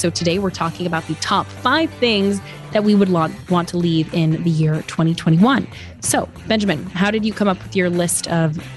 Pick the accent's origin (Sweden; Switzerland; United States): Switzerland; I am, so I'm deeply offended. Kidding.